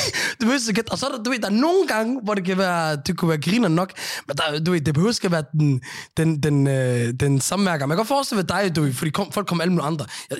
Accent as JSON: {"language": "Danish", "town": "Aarhus", "region": "Central Denmark Region", "country": "Denmark", "said": "når de så spørger om, hvor jeg er fra, så mener de jo bare, hvor jeg er fra i landet. Hvor i, når det er Jylland, så kan jeg sige Aarhus."}